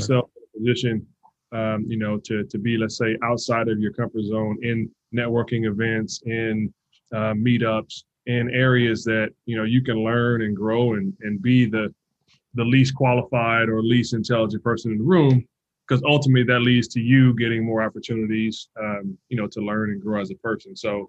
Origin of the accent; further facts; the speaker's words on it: Compton, California, United States; So I'm from Compton, California. You know, it's not the nicest area.